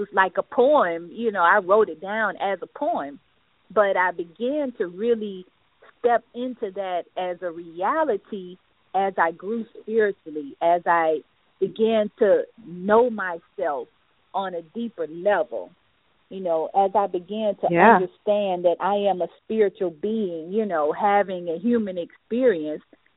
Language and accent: English; Detroit, Michigan, United States; born there; I was born in Detroit, in east side of Detroit, in the projects, you know, and living in poverty does not really promote a lot of self-love